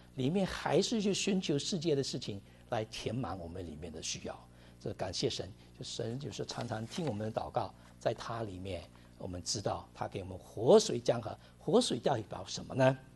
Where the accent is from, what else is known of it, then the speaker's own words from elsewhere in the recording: United States; 这 stress level， 我们美国人说最大高潮的这个跟死亡一样的